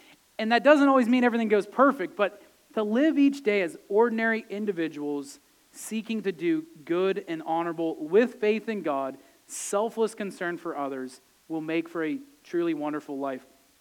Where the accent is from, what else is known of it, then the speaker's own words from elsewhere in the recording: Titusville, Pennsylvania, United States; I grew up in Titusville, Pennsylvania, where they discovered oil, and that's the only thing we got going for the whole town. But very small country town